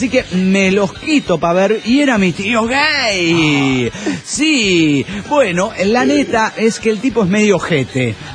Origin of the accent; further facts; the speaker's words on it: Guadalajara, Jalisco, Mexico; de Guadalajara, Jalisco, México.